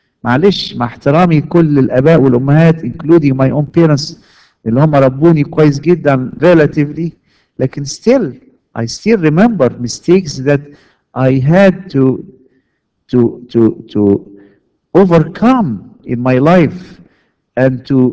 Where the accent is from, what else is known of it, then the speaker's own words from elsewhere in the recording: Egypt; now in United States; most of us came from Egypt with this belief system ان احنا الطريقة المصرية